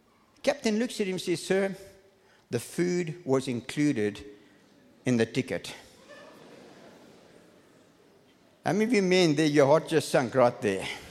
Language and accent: English; South Africa; I'm a child of God before I'm a South African. I'm a child of God before I'm an English-speaking South African.